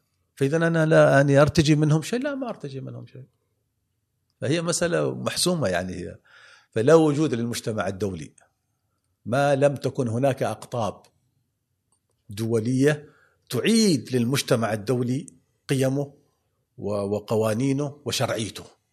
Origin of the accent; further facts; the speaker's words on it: Amman, Amman Governorate, Jordan; الهيئات الخيرية اللي موجودة عندنا في عمان أو في الدول العربية